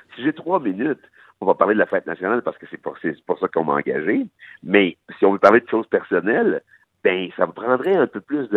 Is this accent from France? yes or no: no; Haiti; now in Canada; ma culture, je l'ai pris pas mal plus d'ici que d'en Haïti. Là, oui, ouais. Je suis haïtien